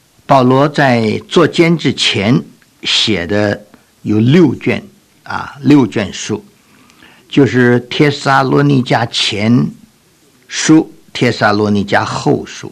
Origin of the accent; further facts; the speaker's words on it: China; 我们中国人说，痛极了叫娘，这苦极了呢就呼天